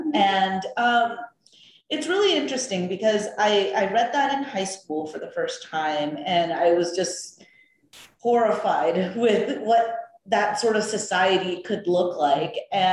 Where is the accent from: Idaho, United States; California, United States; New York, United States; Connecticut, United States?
New York, United States; New York City; so I grew up in New York City, and I mentioned, you know, that I went to an all-girls Catholic high school